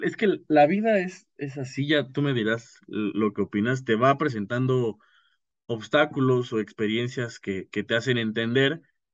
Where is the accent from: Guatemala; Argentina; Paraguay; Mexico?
Mexico; Texcoco, State of Mexico; A ver, entonces hagamos, porque yo soy de Texcoco, entonces hay que ordenar ideas.